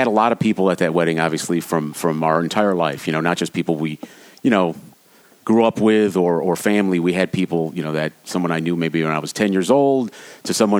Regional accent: Syracuse, New York, United States; I mean, I'm a guy from Syracuse, New York. Grew up there. Went to college there.

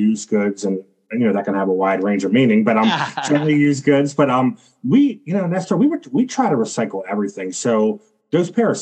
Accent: Baltimore, Maryland, United States; I've born and raised in Baltimore, and when I go to the Eastern Shore, I find towns that I've never heard of as well.

